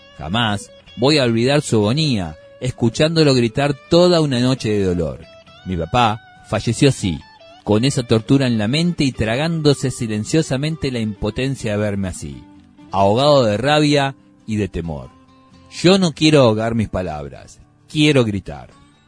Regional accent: Basavilbaso, Entre Ríos, Argentina; yo soy de Basavilbaso, Entre Ríos, donde la gente aprendió a pasar por encima de la frustración sobre las carruzas de los carnavales.

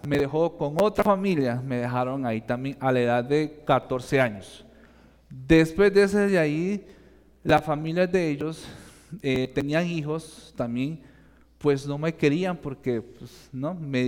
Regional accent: Lima, Peru; also born or lived in Pucallpa; Yo soy de Lima. Perdón, de Pucallpa, pero fui criado en Lima.

